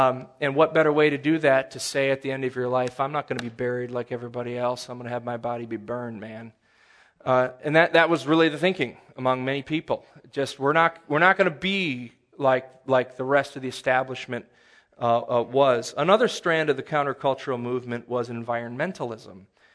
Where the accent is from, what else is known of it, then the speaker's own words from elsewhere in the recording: Monroe, Wisconsin, United States; the funeral home in town where I grew up in Monroe, Wisconsin, I remember this as a kid.